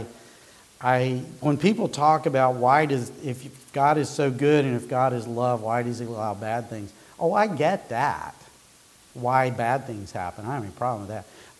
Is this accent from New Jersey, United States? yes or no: no; Asheville, North Carolina, United States; I'm from Asheville. I guess we moved down there the summer between second and third grade.